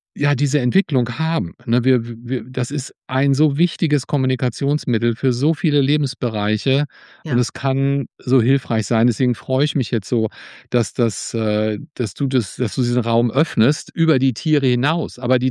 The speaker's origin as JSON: {"language": "German", "country": "United States", "said": "Ich sollte es besser können als Amerikaner."}